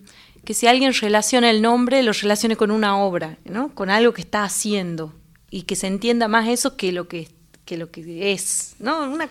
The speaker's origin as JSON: {"language": "Spanish", "region": "Catamarca", "country": "Argentina", "said": "Yo vengo de Catamarca y había hecho durante mucho tiempo..."}